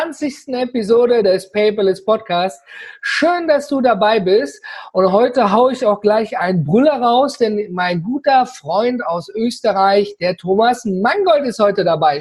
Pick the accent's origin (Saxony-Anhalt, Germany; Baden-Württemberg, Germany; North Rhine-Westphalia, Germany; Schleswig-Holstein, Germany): North Rhine-Westphalia, Germany; ich komme ja hier aus dem Ruhrgebiet